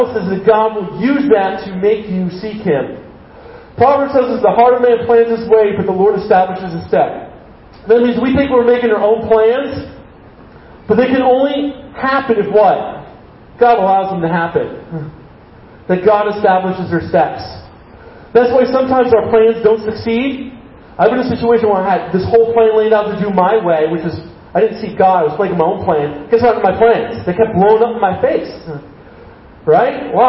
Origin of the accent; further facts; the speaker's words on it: United States; So don't think that I'm special because I'm an American.